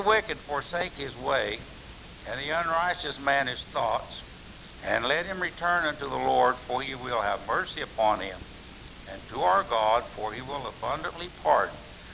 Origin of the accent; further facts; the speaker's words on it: Kentucky, United States; born there; accent: Kentucky; I was born in Kentucky. Never have lost my accent, I guess.